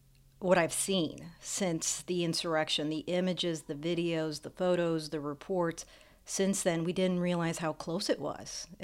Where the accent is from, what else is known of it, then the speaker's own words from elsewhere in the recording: the South, United States; being born to immigrant parents, growing up in this country, I grew up in the South